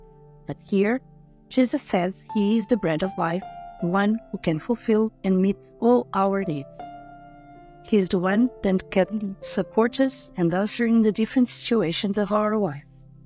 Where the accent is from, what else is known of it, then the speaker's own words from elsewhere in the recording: Lisbon, Portugal; from Lisbon, Portugal.